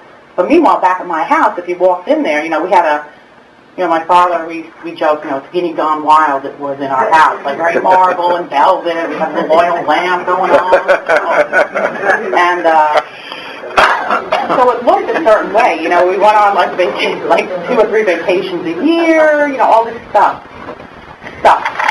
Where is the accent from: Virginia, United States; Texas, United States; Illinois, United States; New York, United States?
New York, United States; Brooklyn; You know, when I talk about my home, and when we grew up in Brooklyn, my biological father was, well, he was in a different type of regular business.